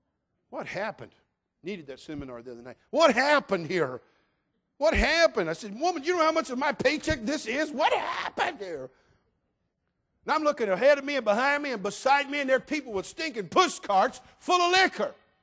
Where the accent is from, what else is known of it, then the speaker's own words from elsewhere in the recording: California, United States; I'm native Californian, born and raised in California. I was born fast, I live fast, I talk fast, I do everything fast.